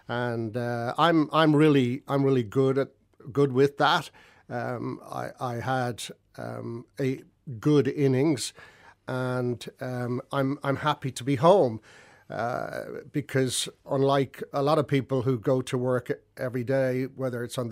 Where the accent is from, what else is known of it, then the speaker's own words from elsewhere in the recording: Dublin, Leinster, Ireland; Well, growing up in Artane, first of all, it was my memories of it, that it was a delightful place. It was a lovely, community.